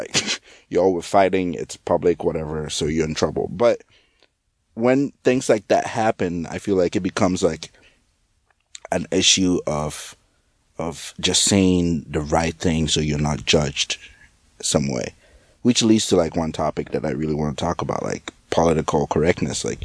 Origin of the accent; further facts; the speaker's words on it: Ghana; And, you know, I'm not American, like, I'm Ghanaian, and I would be pissed.